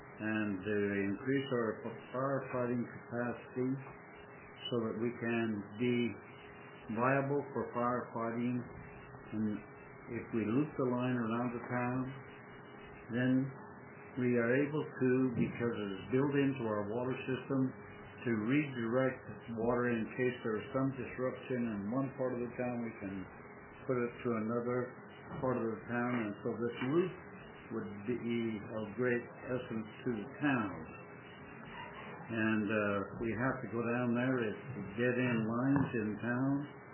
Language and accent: English; Wales, Utah, United States; And I'm from Wales, Utah. It's a rural community in Sankey County.